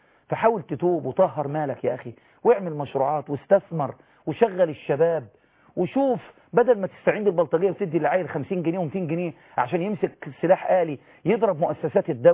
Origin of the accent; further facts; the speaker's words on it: Egypt; يعني هو مش المفروض كمصريين نعمل كده؟